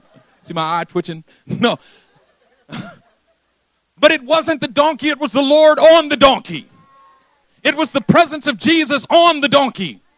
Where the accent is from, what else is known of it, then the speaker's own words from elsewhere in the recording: Oakland, California, United States; Now, I'm from East Oakland.